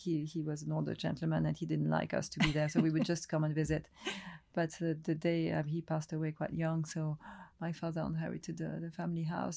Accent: Nouvelle-Aquitaine, France; also born or lived in Africa; So, and I come from Gascony, and it's somewhere where I love to go.

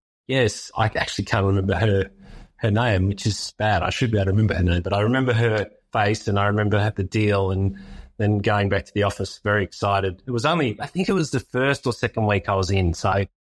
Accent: Victoria, Australia; So we started our first office out in the Yarra Valley, actually, because I grew up in the Yarra Valley.

